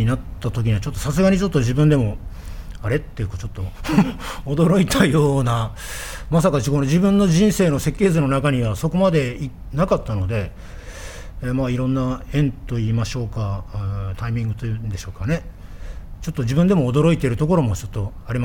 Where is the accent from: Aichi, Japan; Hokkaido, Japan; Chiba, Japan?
Hokkaido, Japan; Bibai; moved away as an adult; 北海道のビバイというところの出身でして、18高校生までをビバイで過ごして、で大阪の調理師学校に1年勉強に行かせていただいて、で戻ってきて